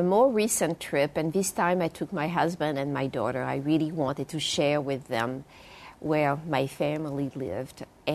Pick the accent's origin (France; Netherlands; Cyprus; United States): France; first language French; English is a second language; And as far as I was concerned, I was French. I was educated in France. My citizenship was French. My first language was actually also French.